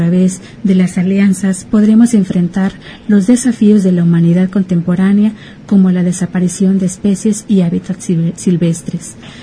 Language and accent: Spanish; Mexico; nosotros como mexicanos hagamos también nuestro papel informándonos